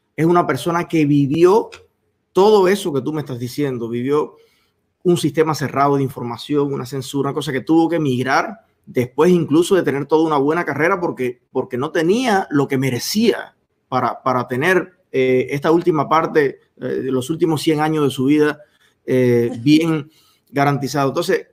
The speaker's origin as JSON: {"language": "Spanish", "country": "Cuba", "said": "me siento como cubano, como joven, como exiliado"}